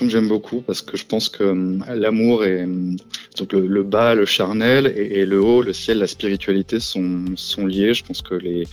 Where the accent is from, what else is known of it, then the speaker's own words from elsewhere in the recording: Brittany, France; je suis breton. Mais je pense que oui, ça a une influence sur ma musique, puisque j'ai grandi entre la mer et la terre